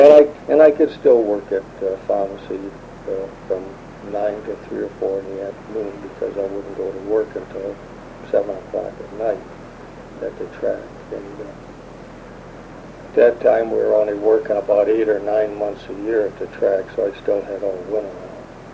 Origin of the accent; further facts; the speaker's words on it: Northville, Michigan, United States; also born or lived in South Bend, Indiana; So we came immediately back to Northville, mm-hmm. and I've always resided in Northville. Went through the Northville school system, worked in Northville all my lif